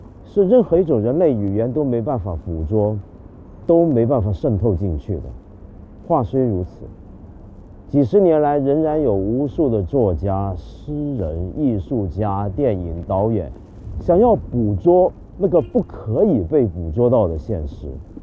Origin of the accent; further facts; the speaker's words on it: China; 我们中国人由于我们自己二战中承受了太大的苦难